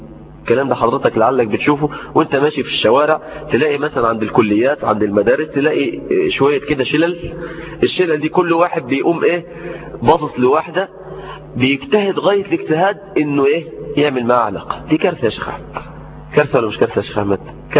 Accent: Mansoura, Dakahlia, Egypt; في قرية من القرى عندنا في المنصورة

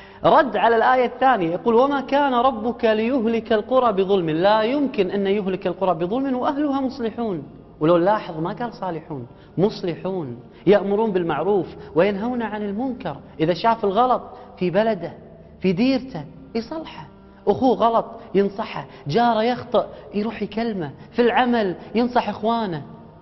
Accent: Kuwait; النعمة اللي رب العالمين معطيها لنا في بلادنا بلدنا الكويت

